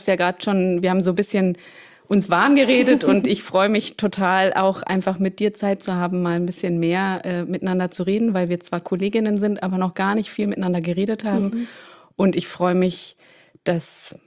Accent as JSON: {"language": "German", "region": "Berlin", "country": "Germany", "tie": "born there", "said": "Also, ja, geboren bin ich ganz banal in Berlin."}